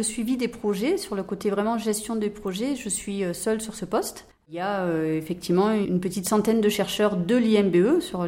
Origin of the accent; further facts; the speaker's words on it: French Polynesia; Alors, j'ai grandi en Polynésie française, donc je suis entourée de mers, d'océans, de lagons, voilà.